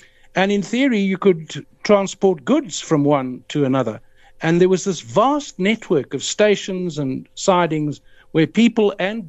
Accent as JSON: {"language": "English", "region": "KwaZulu-Natal", "country": "South Africa", "tie": "born or raised there", "said": "the town that I grew up in Natal, was it a Natal Escort, which had a little branch line to Wienen in the Natal Midlands."}